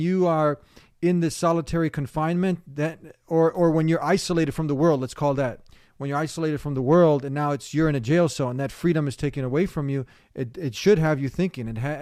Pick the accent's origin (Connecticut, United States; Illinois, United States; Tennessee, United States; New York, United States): Illinois, United States; Chicago; you're growing up in Chicago, right? And in Chicago, if you don't have proper direction, you're going to go in the wrong direction.